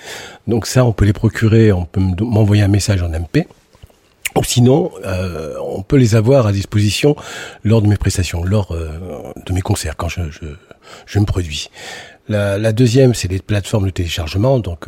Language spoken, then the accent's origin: French; Saint-Raphaël, Provence-Alpes-Côte d'Azur, France; dans la région PACA, parce que je suis originaire de Saint-Raphaël.